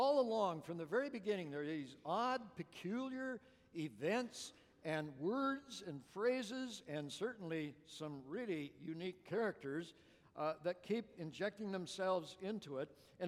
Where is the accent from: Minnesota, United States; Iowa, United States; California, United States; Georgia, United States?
Minnesota, United States; I know, I'm half of that base, you know, in me, and I grew up in Minnesota, so.